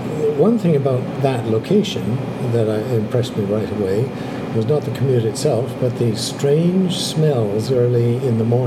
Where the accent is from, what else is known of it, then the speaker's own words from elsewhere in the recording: Canada; Although I'm Canadian, I had been doing my doctoral work at the University of Edinburgh in Scotland.